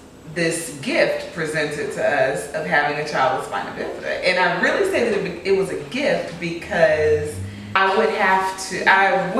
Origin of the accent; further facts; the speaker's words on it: Houston, Texas, United States; now in Spokane, United States; I'm originally from Houston, Texas. I currently live in Spokane